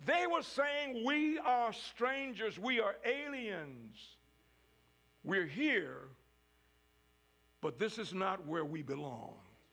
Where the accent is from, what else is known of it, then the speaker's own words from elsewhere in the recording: Scottsboro, Virginia, United States; I said, I'm from Virginia. Where in Virginia? I said, a little farm, a place called Scottsboro.